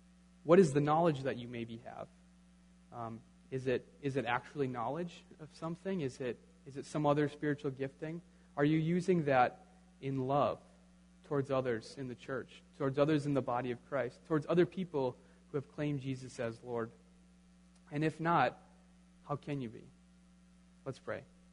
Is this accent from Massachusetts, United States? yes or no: no; Minnesota, United States; And you guys know this. I'm from Minnesota. I'm obviously a huge Twins fan.